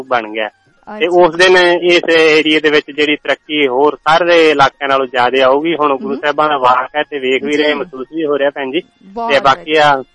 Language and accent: Punjabi; Churu, Rajasthan, India; ਰਾਜਸਥਾਨ ਦੇ ਅਸੀਂ ਚੂਰੂ ਡਿਸਟ੍ਰਿਕਟ ਤੋਂ ਬਿਲੋਂਗ ਕਰਦੇ ਹਾਂ